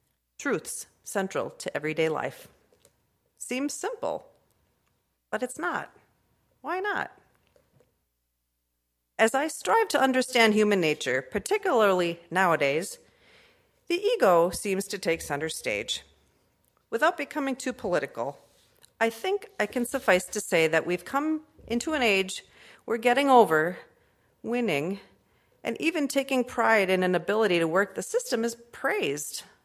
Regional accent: Sheboygan, Wisconsin, United States; Growing up in my hometown of Sheboygan, my dad was a gifted athlete.

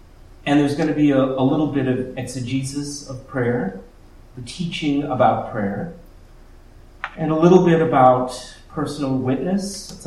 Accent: Boston, Massachusetts, United States; I grew up in the Boston area. I come out of the congregational tradition.

